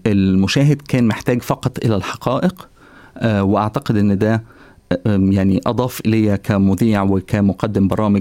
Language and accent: Arabic; Egypt; أنا كنت متواجد في مصر، طبعا أنا مصري، وكنت متواجد في مصر في عام 2011